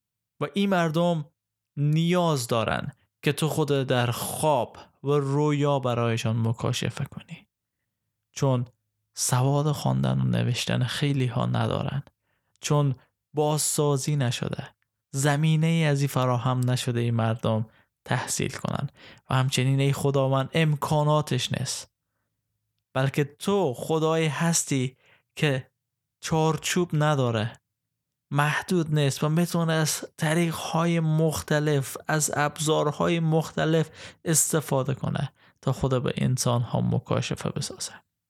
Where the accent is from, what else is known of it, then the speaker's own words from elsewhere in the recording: Afghanistan; به عنوان یک افغان، به عنوان کسی که از افغانستان هست، برای کشور خود دعا کنیم